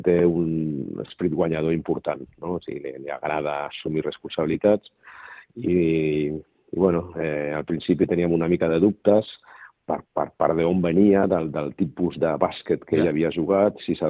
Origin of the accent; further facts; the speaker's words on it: Badalona, Catalonia, Spain; Soc de Badalona